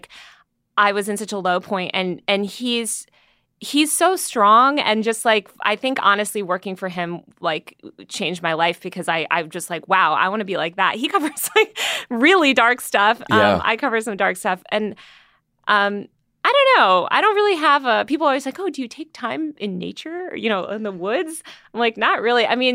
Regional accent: Greenwich, Connecticut, United States; also born or lived in New York City, United States; I grew up in Connecticut and New York City, but mostly Connecticut for a lot of my formative years in this like stupid preppy town that was really repressive

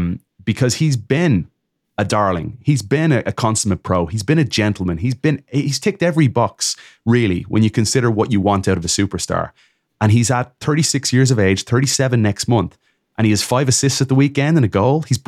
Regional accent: Ireland; moved away as an adult; now in United States; when I was a kid growing up in Ireland.

